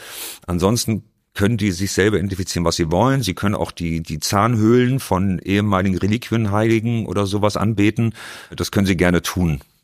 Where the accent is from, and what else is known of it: Hamburg, Germany